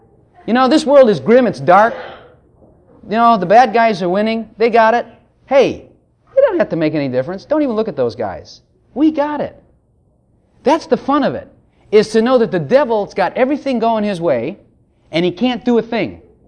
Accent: Texas, United States; we're from Texas and we do things big and we'll do it.

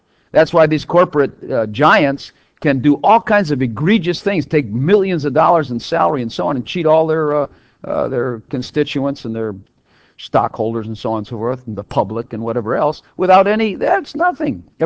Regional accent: Texas, United States; I do not just think of America or just Texas or just my hometown here.

